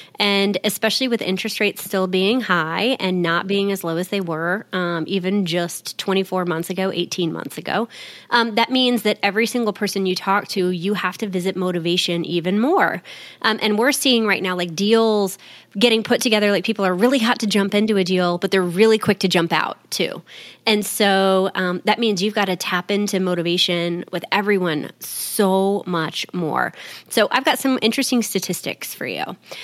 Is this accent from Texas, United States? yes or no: yes; Texas, United States; I'm from Texas.